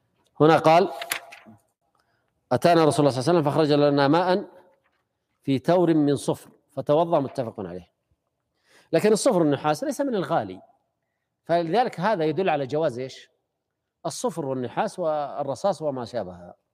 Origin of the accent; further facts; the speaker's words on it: Morocco; قلنا أنا من المغرب إيش قاعد أقول الملاعق والسكاكين